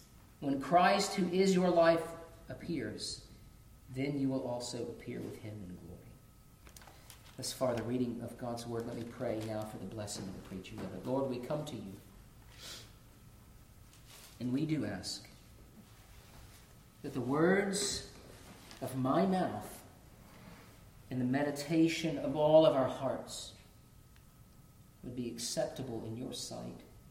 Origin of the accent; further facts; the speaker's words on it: Georgia, United States; You know how I remember that as a child? Growing up in Georgia, Georgia Electric Power Company.